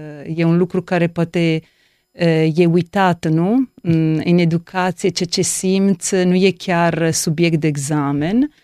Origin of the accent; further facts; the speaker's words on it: Friuli-Venezia Giulia, Italy; Romanian is a second language; now in Romania; Eu sunt italiancă. Genele mele, cred că sunt mai mult, da, din Italia și din Friuli și m-am stabilit aici